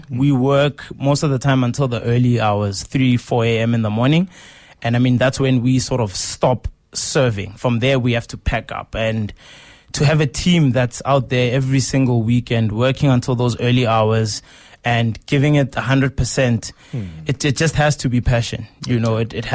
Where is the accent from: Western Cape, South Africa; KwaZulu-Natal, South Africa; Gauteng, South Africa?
Gauteng, South Africa; Pretoria; born and bred in Mamelodi in Pretoria.